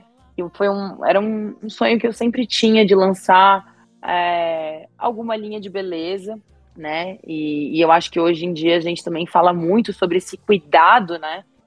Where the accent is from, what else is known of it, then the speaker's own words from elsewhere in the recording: Joinville, Santa Catarina, Brazil; born there; now in São Paulo, Brazil; eu sou catarinense, né? Eu sou nascida em Joinville, hoje eu moro em São Paulo.